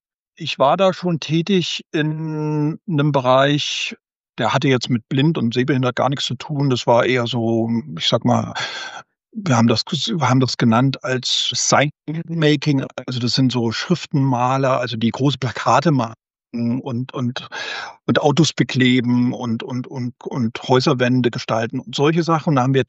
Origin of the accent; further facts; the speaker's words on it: Suhl, Thuringia, Germany; hat mich dann auch mal besucht in meiner Heimatstadt Suhl.